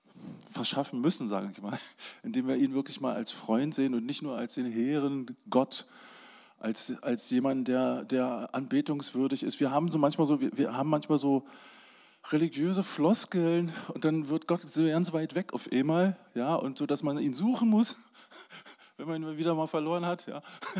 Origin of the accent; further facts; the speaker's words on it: West Germany, Germany; Ich bin ja im Westen groß geworden, da hat man noch viel so christliche Sachen einfach so im Alltag gehabt.